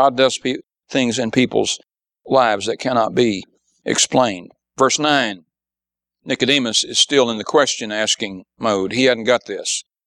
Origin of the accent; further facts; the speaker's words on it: United States; born there; And I was born in America.